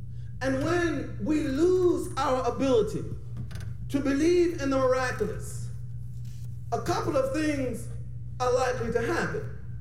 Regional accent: Philadelphia, Pennsylvania, United States; Now, as you might be able to tell, you know, I am an OG from Philadelphia, but I also have a sensitive side, you know?

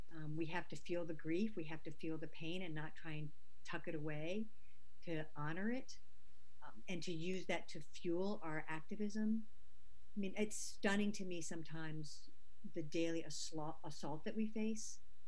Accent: New York, United States; also born or lived in Georgia; I was born in Georgia, while I was raised in New York. Coming from the South, you can't escape the legacy of slavery.

